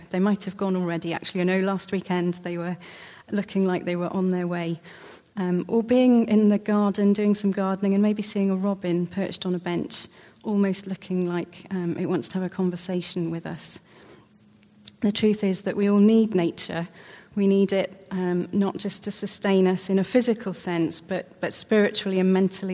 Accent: Wales, United Kingdom; my favourite place happens to be close to where I grew up in South Wales near the Gower Peninsula.

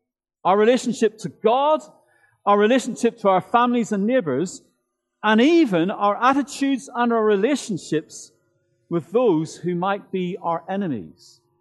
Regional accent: Northern Ireland, United Kingdom; the dreadful troubles in my home country of Northern Ireland.

